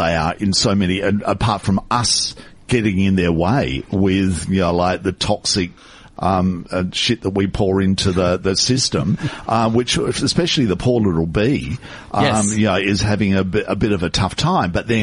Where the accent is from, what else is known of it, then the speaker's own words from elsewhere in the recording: Adelaide, South Australia, Australia; I had one as a kid growing up in Adelaide.